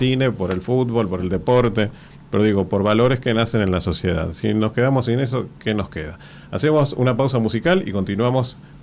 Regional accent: Argentina; que venga gente a preguntar, vos sos argentino, sí

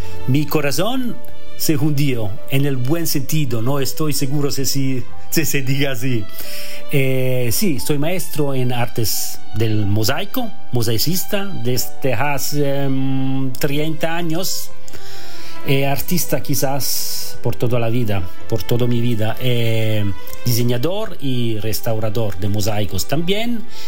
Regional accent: Croatia; born there; Spanish is a second language; also born or lived in Germany / Italy; Nací en Croacia, la tierra del destino, y viví durante 10 años en Alemania, en la selva negra, Schwarzwald

